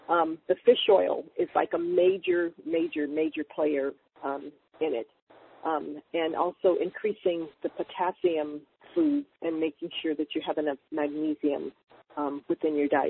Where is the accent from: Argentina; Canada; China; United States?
United States; West Coast; I'm from the West Coast.